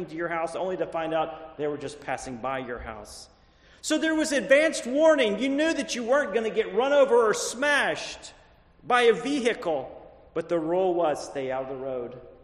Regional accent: Texas, United States; Growing up in East Texas, whenever I was getting into junior high, we would ride our bicycles all over.

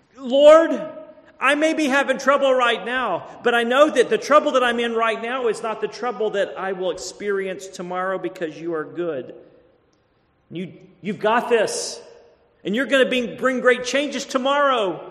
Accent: Texas, United States; I'm from Texas, and I even knew who Andy Griffith was

